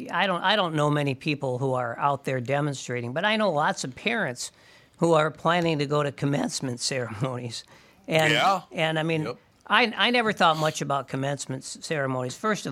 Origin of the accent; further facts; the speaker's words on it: St. Paul, Minnesota, United States; You know, I grew up in St. Paul, but I wasn't, you know, far from Highland Park.